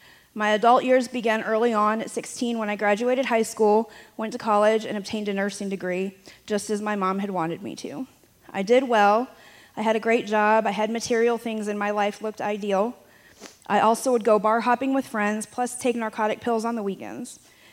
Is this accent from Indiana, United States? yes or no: yes; South Bend, Indiana, United States; I'm currently a resident at the House of Grace in Rensselaer, but I grew up in South Bend.